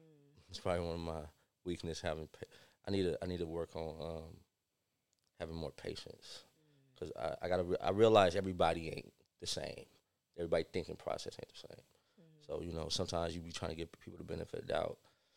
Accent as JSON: {"language": "English", "town": "Oakland", "region": "California", "country": "United States", "tie": "born or raised there", "said": "I'm from Oakland, California. I grew up in the 50s."}